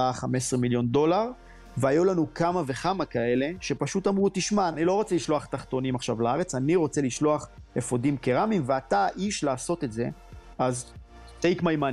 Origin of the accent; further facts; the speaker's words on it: Lehavim, Southern District, Israel; בן 41, גדלתי בלהבים שבדרום.